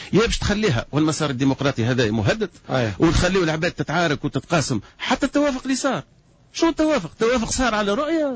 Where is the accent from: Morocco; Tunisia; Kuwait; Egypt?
Tunisia; أنا تونسي ونجول في تونس